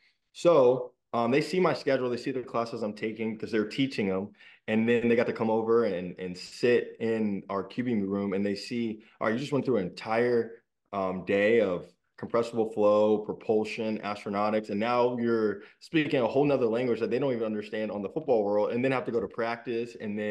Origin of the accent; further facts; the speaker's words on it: Atlanta, Georgia, United States; So, you know, growing up in Atlanta, it's obviously a Delta hub and has been for a long time.